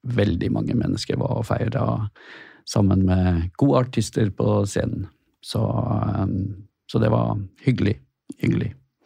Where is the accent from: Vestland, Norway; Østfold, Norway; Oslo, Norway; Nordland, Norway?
Vestland, Norway; Bergen; also born or lived in Askøy; Og jeg kommer jo fra Bergen. Jeg født på kvinneklinikken der. Så, eller jeg får vel si at jeg fra Askøy.